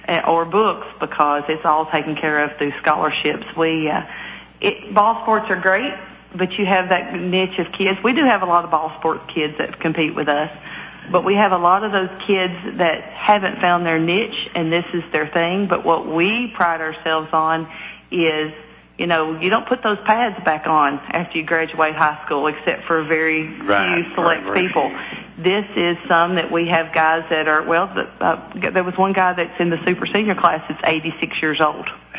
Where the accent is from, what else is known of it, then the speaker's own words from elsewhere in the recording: Tompkinsville, Kentucky, United States; I'm originally from Tompkinsville.